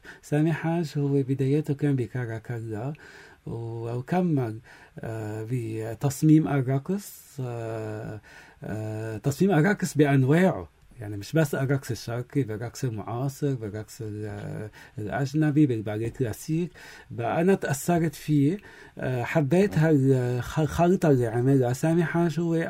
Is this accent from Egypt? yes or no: no; Lebanon; عندنا بلبنان